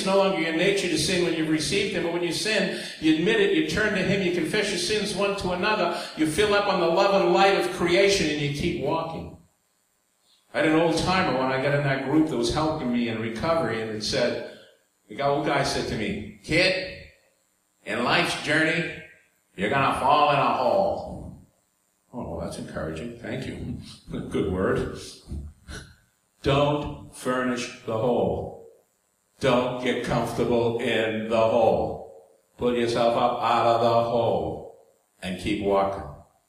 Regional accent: New York, United States; accent: New York; Hello. That's my New York accent.

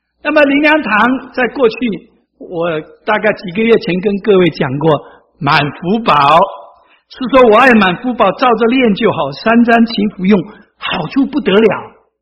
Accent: China; 我们中国人相信的出发点呢，不是从教义，不是从神学，或者不是从逻辑的观点来信的，我们中国人信福音是最实在的

